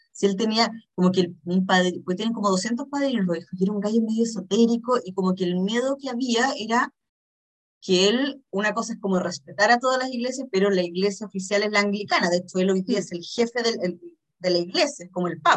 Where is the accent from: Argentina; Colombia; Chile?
Chile; En Chile, cada vez que alguien tiene un problema, lo solucionamos con sopa de pollo. Cosa que yo no sabía como